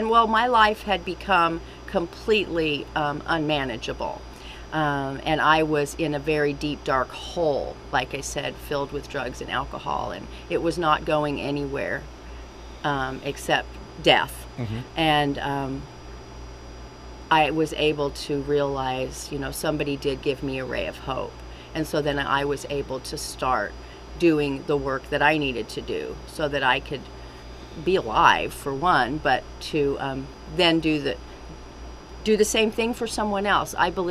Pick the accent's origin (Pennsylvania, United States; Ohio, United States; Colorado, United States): Colorado, United States; moved away as an adult; now in Nowata, United States; I'm actually from Colorado, and I moved here 3 years ago to be closer to my grandkids.